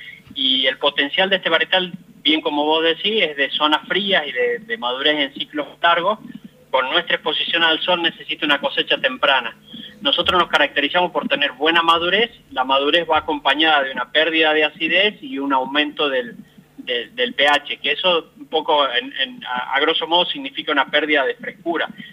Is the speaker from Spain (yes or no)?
no; Mendoza, Argentina; now in Cafayate, Argentina; Soy de Mendoza y hace 10 años estoy trabajando para el grupo.